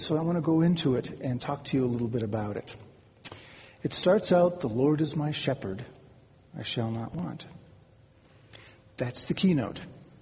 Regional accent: Cleveland, Ohio, United States; I grew up in Cleveland, Ohio. Not a lot of shepherds and sheep in Cleveland, Ohio.

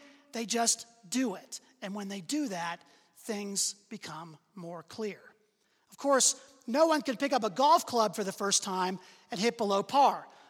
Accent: Pittsburgh, Pennsylvania, United States; My hometown Pittsburgh Penguins are on the march toward the Stanley Cup.

